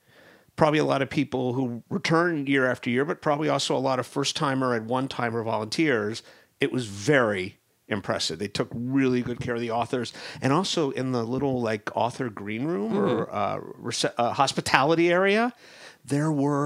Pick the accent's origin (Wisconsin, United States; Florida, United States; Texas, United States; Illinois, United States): Florida, United States; Miami; Then I went to the Miami Book Fair back in my hometown, which was my first time at the Miami Book Fair